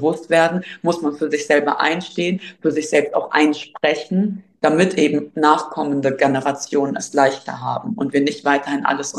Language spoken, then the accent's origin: German; Germany; Nein, ich bin in Deutschland aufgewachsen